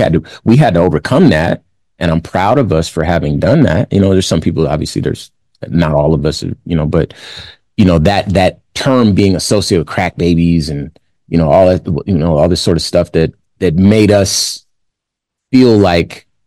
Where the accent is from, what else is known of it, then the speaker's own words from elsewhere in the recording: Compton, California, United States; you're from Detroit, I'm from Compton, so that's really where the crack hit, right? So I was born into that.